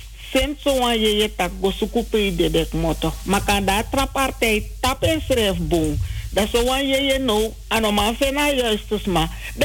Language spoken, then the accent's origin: Dutch; Suriname; kijk, wij zijn Surinamers.